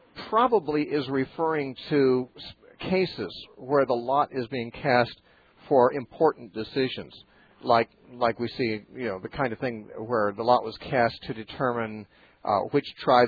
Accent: United States; born there; Okay, so I was born in America where I could know the gospel.

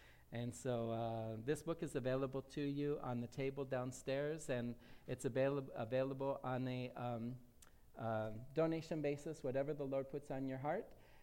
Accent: United States; When I went to Peru as an American pastor, as a missionary

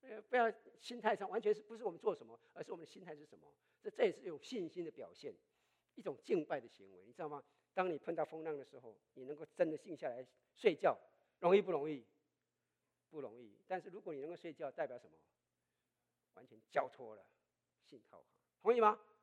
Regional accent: China; 我们中国人讲一句话，有没有？

